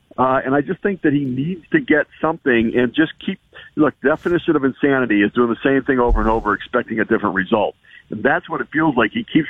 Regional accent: Detroit, Michigan, United States; And I remember as a kid, I went to a Detroit Tigers, growing up in Detroit, I went to a Tigers game against the Kansas City Royals.

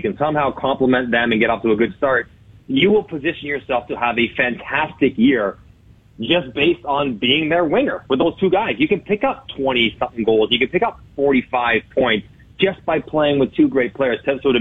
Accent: Scarborough, Ontario, Canada; I grew up in Scarborough, and so my parents went to literally every single game I ever played in Toronto.

